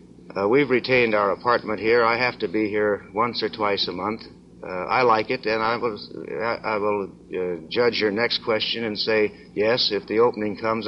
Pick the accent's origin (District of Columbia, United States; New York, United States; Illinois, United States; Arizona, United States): Arizona, United States; No, just that I'm a Republican from Arizona, and I don't think it's an Arizonan's business to mix up in the primaries of another state.